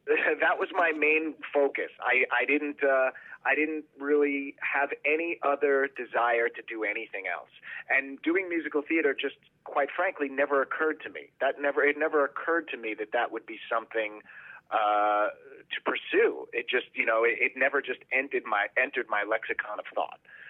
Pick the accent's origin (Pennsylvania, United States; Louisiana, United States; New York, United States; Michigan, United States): New York, United States; Woodbury; born or raised there